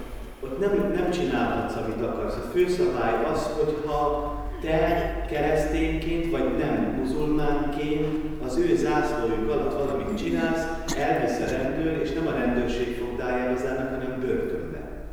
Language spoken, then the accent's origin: Hungarian; Hungary; És akkor kérdezték, hogy honnan jöttünk. Hát mondom, Magyarországról.